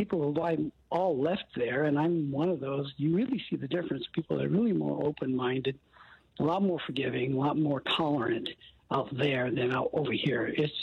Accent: Hawaii, United States; born there; And I'm a Hawaiian by birth. I'm 70 years old.

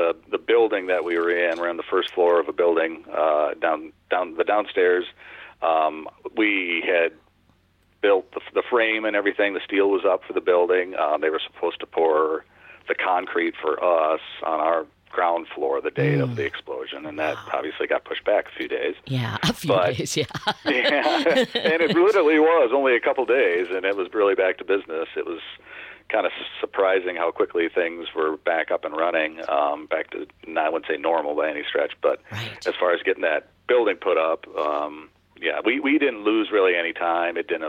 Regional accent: Oregon, Wisconsin, United States; We both went to school in Oregon, South Madison. We grew up in Oregon and met each other in seventh grade

